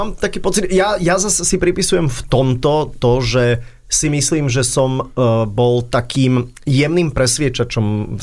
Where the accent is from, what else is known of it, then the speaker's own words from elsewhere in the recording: Bratislava, Bratislava Region, Slovakia; Ja som Bratislavčan.